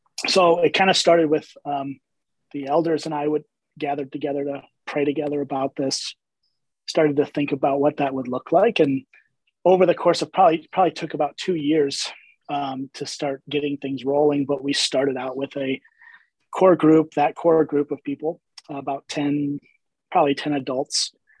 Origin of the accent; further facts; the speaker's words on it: Chicago, Illinois, United States; So I grew up in Chicago, and grew up kind of just coming this way for vacationing.